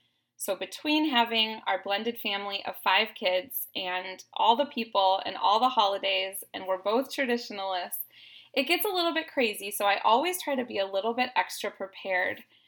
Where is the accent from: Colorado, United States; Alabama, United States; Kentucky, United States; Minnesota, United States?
Minnesota, United States; also born or lived in Ohio; I think that being raised in southern Minnesota, growing up in Ohio, I was around the farming industry.